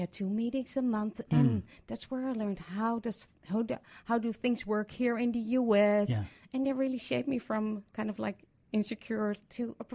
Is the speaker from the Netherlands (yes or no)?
yes; Amsterdam, North Holland, Netherlands; So originally I'm from Amsterdam